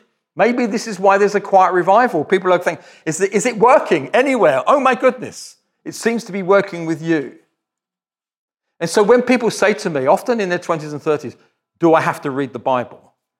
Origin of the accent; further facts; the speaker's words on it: United Kingdom; I'm very British and so all my illustrations are from English culture